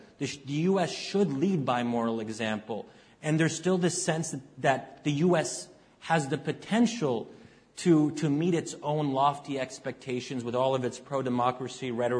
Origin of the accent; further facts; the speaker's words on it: United States; Now, so I think from an American perspective, and speaking as an American